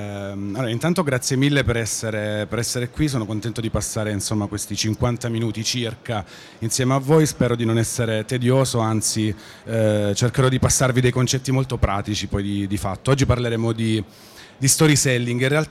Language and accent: Italian; Apulia, Italy; now in Milan, Italy; Sono pugliese, però vivo a Milano da circa 10 anni, quindi sono adottato